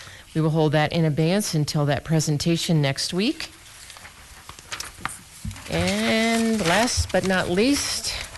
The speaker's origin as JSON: {"language": "English", "town": "Butte", "region": "Montana", "country": "United States", "said": "I'm from Butte"}